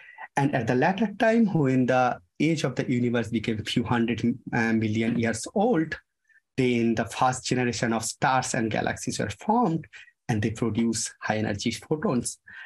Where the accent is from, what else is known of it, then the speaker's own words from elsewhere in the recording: India; English is a second language; now in Ithaca, United States; the weather change between Ithaca and my hometown in India.